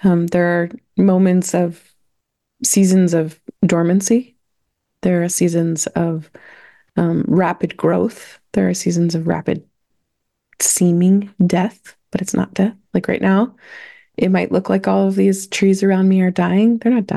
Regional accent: Northeast, United States; I am from the Northeast. I love the Northeast. I bloom in the Northeast.

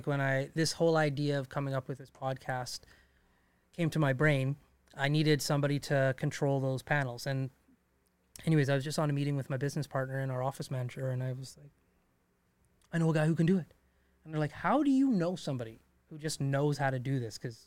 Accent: Alberta, Canada; Like, I grew up in Dickensfield and I moved there when I was 5 years old. And by 8, I was just walking around all of Dickensfield, going into Thickwood.

